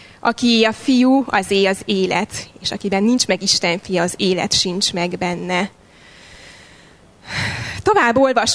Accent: Transylvania, Romania; Én Erdélyben születtem, és ott is nevelkedtem egy református családban.

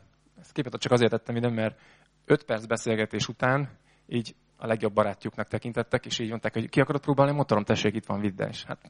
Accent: Hungary; én oda megyek magyarként vele beszélgetni

